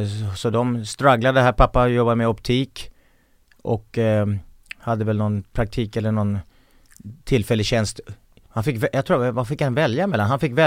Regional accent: Bro, Stockholm County, Sweden; Det var i Bro.

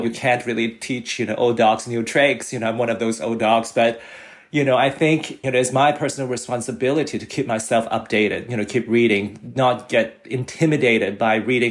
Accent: Hong Kong; I was born and raised in Hong Kong, so it has a more culture of accepting the authorities, what you are told to do.

